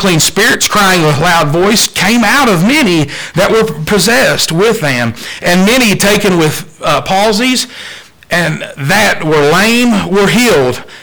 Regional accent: California, United States; born there; I was born there. I don't remember it. I was born in Mojave Desert

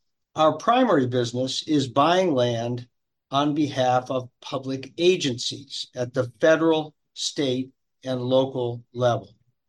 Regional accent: Milford, Connecticut, United States; Well, I grew up in Connecticut on the ocean. We lived in a little town called Milford and on Long Island Sound.

